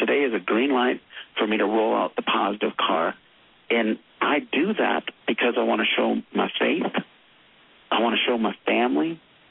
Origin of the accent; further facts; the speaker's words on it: Montana, United States; also born or lived in Alaska; now in Idaho, United States; I was born in Alaska. I was raised in Montana. And I live in Idaho. So I grew up in big territory.